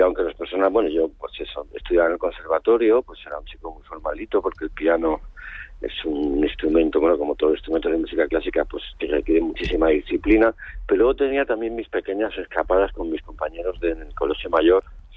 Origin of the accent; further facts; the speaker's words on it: Almería, Andalusia, Spain; Porque es verdad que, aparte que yo soy de Almería